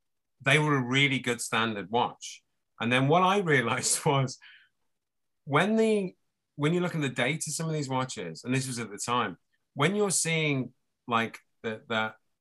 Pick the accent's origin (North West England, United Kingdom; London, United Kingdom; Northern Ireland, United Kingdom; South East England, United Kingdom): North West England, United Kingdom; Liverpool; I'm from Liverpool. It's about 40 miles where I'm from. So we speak the same kind of language.